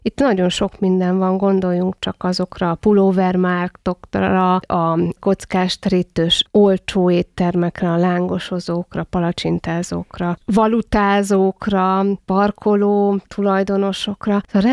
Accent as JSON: {"language": "Hungarian", "region": "Lake Balaton", "country": "Hungary", "tie": "born or raised there", "said": "Én a Balaton mellett nőttem fel"}